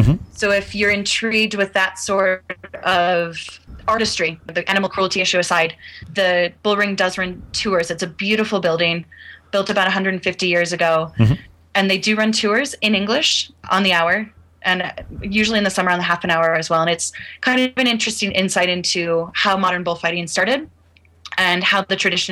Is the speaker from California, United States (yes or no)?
no; Chicago, Illinois, United States; And I'm from Chicago. I'm used to driving in all kinds of elements.